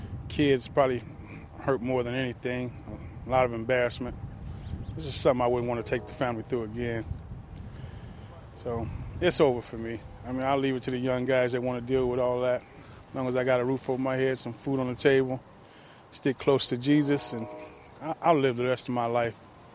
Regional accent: Kankakee, Illinois, United States; from Kankakee, Illinois.

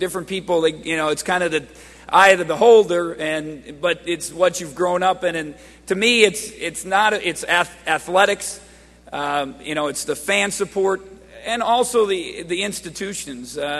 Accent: Milwaukee, Wisconsin, United States; Well, I grew up in Milwaukee, and as a kid, you know, watch Badger games

